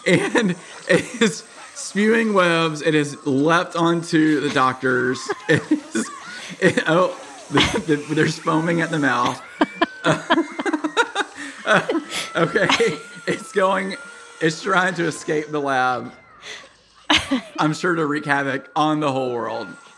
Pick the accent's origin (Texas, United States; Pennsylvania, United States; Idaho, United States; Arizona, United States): Texas, United States; Actually... I grew up in East Texas, so yeah, this is my neighborhood.